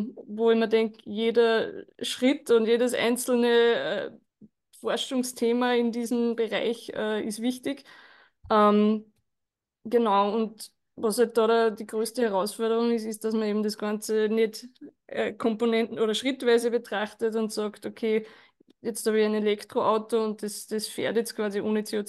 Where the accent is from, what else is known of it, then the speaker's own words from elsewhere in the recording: Wels-Land, Upper Austria, Austria; Ich bin aus Welsland, ja.